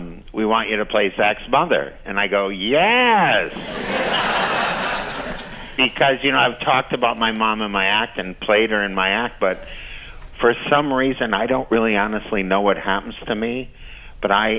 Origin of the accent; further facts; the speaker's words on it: Minnesota, United States; Yeah, I'm 10th of 11 children.